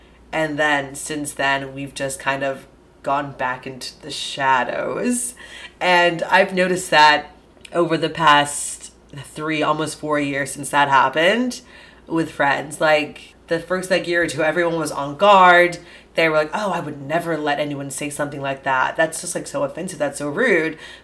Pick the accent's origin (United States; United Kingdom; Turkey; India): United Kingdom; England; I'm just very English. I think that's what it is to my core.